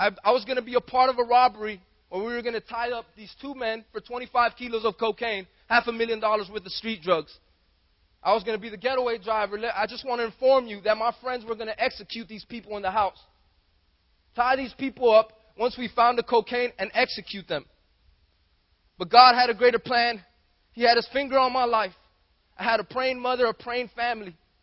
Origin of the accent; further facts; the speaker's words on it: Miami, Florida, United States; I grew up in Miami, a impoverished neighborhood, adapted to a life of crime.